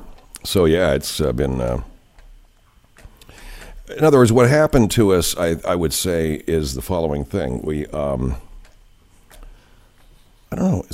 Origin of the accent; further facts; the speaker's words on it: England, United Kingdom; Yes, I am English.